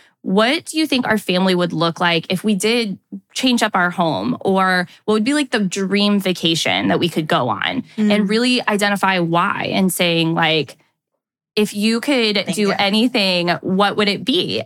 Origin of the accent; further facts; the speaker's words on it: Napa, California, United States; I live in a very concentrated place that focuses on the wine industry. I'm from Napa.